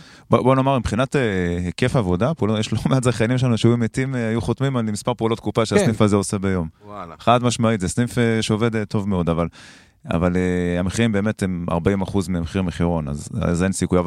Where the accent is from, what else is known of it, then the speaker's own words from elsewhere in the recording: Motza Illit, Jerusalem District, Israel; גם גדלתי במוצא אלית … והרבה אנשים מארומה הם שכנים שלי, אנחנו כולם גדלנו באותו מקום